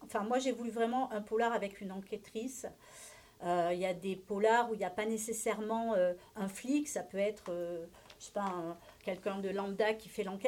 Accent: Aurillac, Auvergne-Rhône-Alpes, France; born there; moi je suis née à Aurillac, donc je suis originaire de là-bas.

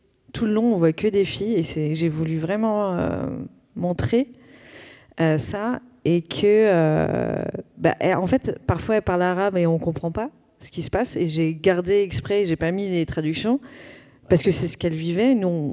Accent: Brittany, France; En plus, je suis bretonne.

